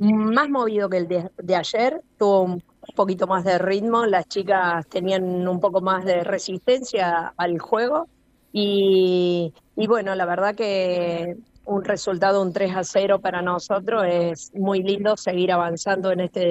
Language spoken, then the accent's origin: Spanish; Río Cuarto, Córdoba, Argentina; vengo de Río Cuarto, sur de Córdoba, y vengo a entrenar